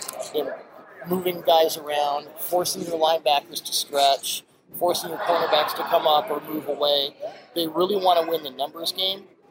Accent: Seattle, Washington, United States; I'm from Seattle.

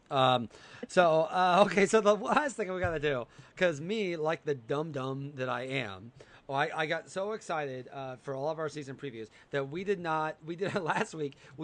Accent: Illinois, United States; But I will say, and I'm from Illinois. I have many, many friends who are Cubs fans.

